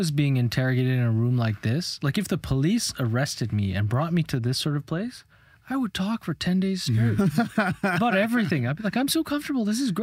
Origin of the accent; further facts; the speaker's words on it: Canada; okay, guys, we're all students from Canada, right?